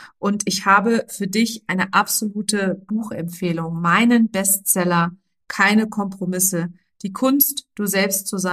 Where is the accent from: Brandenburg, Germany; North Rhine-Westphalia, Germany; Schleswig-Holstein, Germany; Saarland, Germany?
Saarland, Germany; auf dem Land im Saarland, wo ich aufgewachsen bin